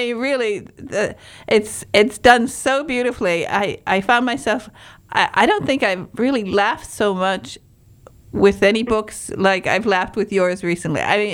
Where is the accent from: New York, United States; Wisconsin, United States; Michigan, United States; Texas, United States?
Michigan, United States; Baraga; born there; They're in Pelkey. I was born in Baraga.